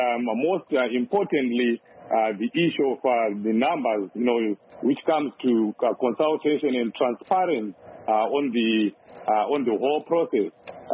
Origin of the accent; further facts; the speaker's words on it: Highfield, Harare, Zimbabwe; I grew up in Highfield, born and bred in Highfield.